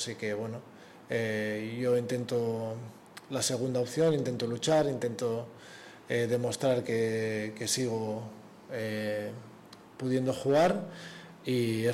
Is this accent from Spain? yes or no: yes; Catalonia, Spain; Y que no soy el primer catalán que pasa por aquí y se enamora de Bilbao.